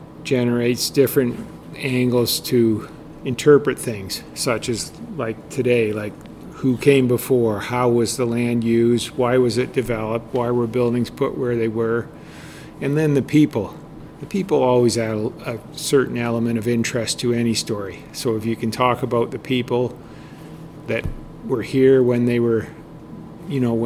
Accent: Picton, Ontario, Canada; My parents were here, and a couple of my siblings. I was born in Picton, so yeah. So this was home for me.

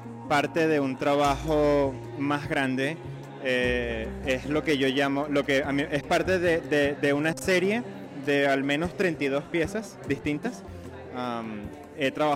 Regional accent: Venezuela; now in Canada; viendo mi niñez en Venezuela y a través de un ojo distinto, ¿no? De un lente distinto, que es ahora canadiense, adulto

